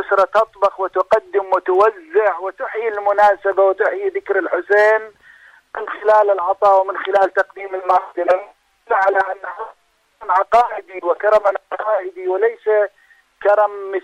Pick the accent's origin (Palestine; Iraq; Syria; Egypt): Iraq; نكتفي كعراقيين بأن نكرم ضيفنا